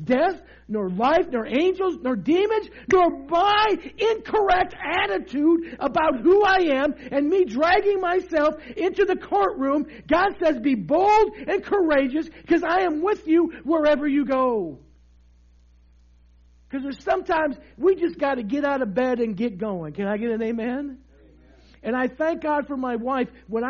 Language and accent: English; Midwest, United States; And then I'm from the Midwest like you, so what does that mean?